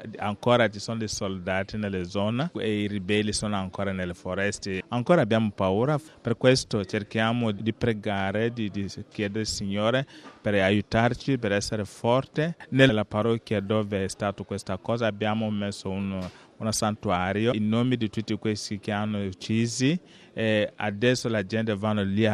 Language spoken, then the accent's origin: Italian; Sudan; Italian is a second language; il mio paese e il mio diocesi avremo centinaia di evangelizzazioni, 100 anni in dicembre prossimo di arrivo di missionari nella nostra terra.